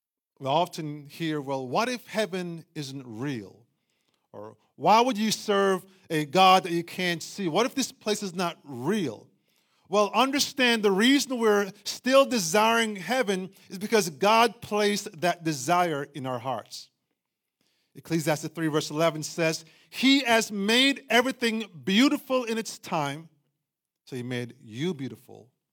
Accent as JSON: {"language": "English", "country": "Jamaica", "tie": "born or raised there", "lives_now": "United States", "said": "Born and raised in Jamaica, yes. But when I was born, most of my family was already living in this country."}